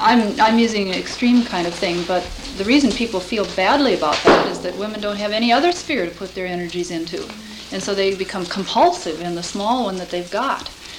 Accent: South Dakota, United States; So I'm from South Dakota too, Keith.

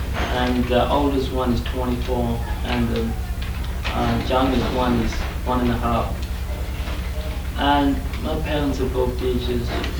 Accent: Namibia; from Namibia, and I'm from the central west part of Namibia, which is pretty much a rural area. And my parents live in a really small place, you know, it's not even a town, but it's just a place to live in.

